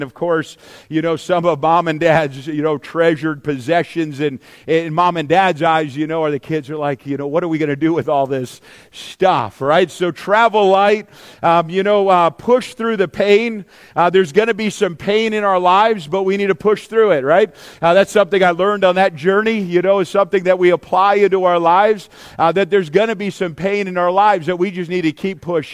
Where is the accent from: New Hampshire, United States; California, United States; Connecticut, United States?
New Hampshire, United States; Litchfield; now in Parma Heights, United States; I grew up in Litchfield, New Hampshire. Is that what you're asking me? You know, where I'm from? Or where I'm from, maybe where I live right now. You know, so Parma Heights, right, is the city that I live